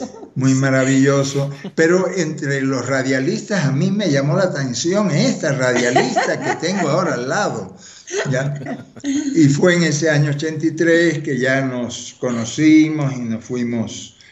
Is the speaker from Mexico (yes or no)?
no; Cuba; born there; yo nací en Cuba